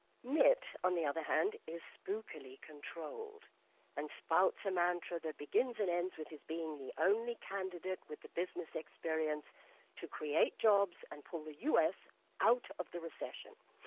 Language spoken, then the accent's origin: English; Australia; also born or lived in England; now in New York, United States; Because I lived in England longer than I was in Australia.